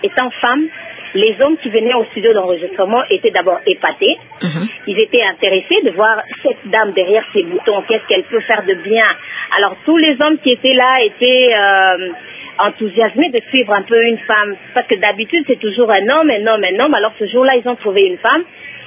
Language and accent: French; Lubumbashi, Haut-Katanga, DR Congo; born there; now in Kinshasa, DR Congo; Comme je suis née à Lubumbashi, nos parents nous ont exigé d'attendre dans des écoles catholiques.